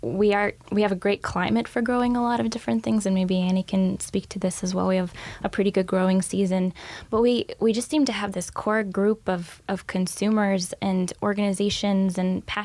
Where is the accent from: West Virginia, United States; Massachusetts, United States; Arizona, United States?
West Virginia, United States; Where I grew up in West Virginia, we had one weekly farmers market when I was growing up.